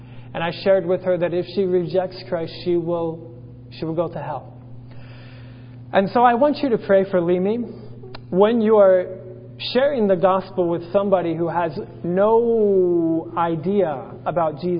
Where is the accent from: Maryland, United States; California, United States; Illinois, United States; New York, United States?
Maryland, United States; now in Shanghai, China; she was going to attend the college that is very near my hometown in Maryland.